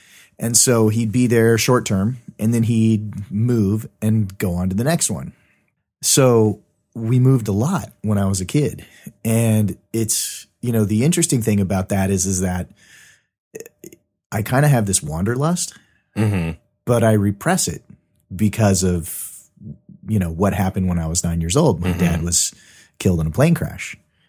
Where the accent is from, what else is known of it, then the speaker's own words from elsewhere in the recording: Coronado, California, United States; born there; also born or lived in Wisconsin; so I was born in the Naval Hospital in Coronado in San Diego. And I lived there for literally 2 weeks and my parents uprooted and we moved to Wisconsin